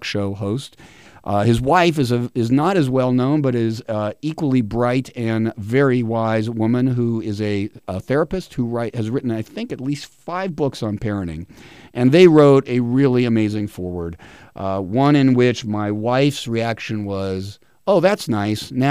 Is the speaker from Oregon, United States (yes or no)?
no; Los Angeles, California, United States; my hometown of Los Angeles